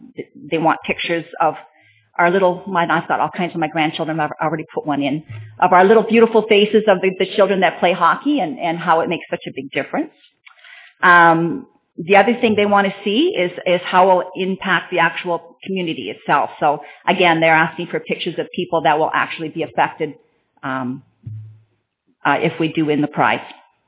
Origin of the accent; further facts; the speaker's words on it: Stevensville, United States; I'm from Stevensville